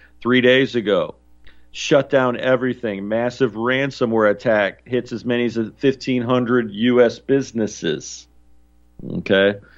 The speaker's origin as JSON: {"language": "English", "region": "New Jersey", "country": "United States", "tie": "born or raised there", "said": "In my home state of New Jersey"}